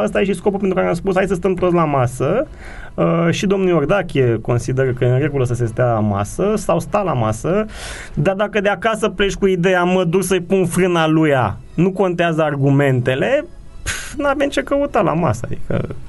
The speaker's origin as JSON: {"language": "Romanian", "town": "Novaci", "region": "Gorj County", "country": "Romania", "said": "Eu sunt din Novaci, la mine sufletul e la povestea de la Novaci."}